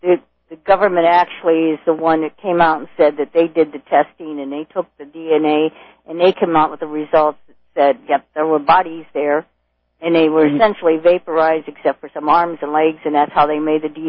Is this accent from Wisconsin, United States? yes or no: no; Pittsburgh, Pennsylvania, United States; I'm from Pittsburgh, so I know exactly what you're referring to.